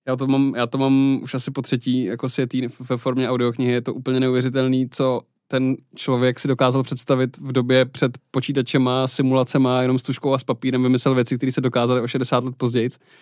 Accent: Liberec, Liberec Region, Czechia; Tak já jsem z Liberce, takže mě honili do Izrak na běžky furt

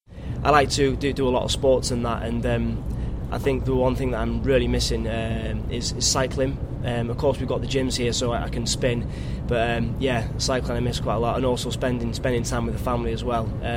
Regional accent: Criccieth, Wales, United Kingdom; My age is 28 years old. My home town is Crickith in North Wales

